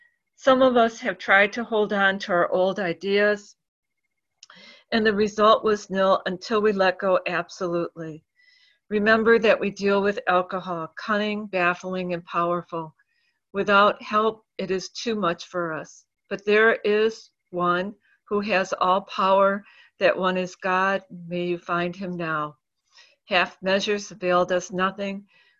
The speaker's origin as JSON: {"language": "English", "town": "Marquette", "region": "Michigan", "country": "United States", "said": "I'm from Marquette, Michigan."}